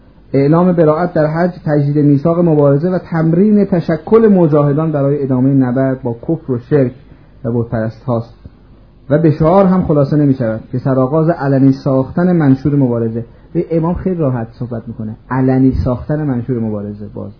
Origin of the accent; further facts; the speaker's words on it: Iran; آمد و بیرون و فهمید من ایرانی هستم.